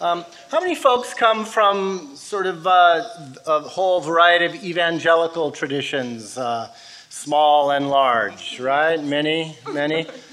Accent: California, United States; I'm from Cali. I don't know this scene.

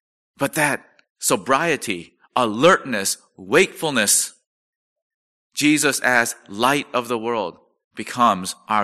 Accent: South Korea; Whether from my home country of Korea, or the U.S., or Rome

